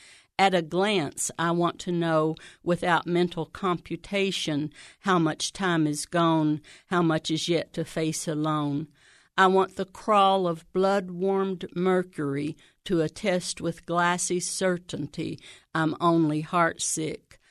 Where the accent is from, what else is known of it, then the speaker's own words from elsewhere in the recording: Xenia, Ohio, United States; I'm from Xenia.